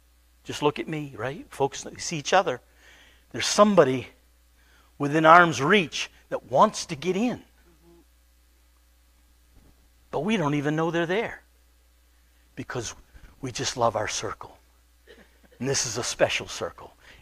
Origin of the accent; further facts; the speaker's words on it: United States; I grew up in America. I don't know Mr. Dress Up, sorry.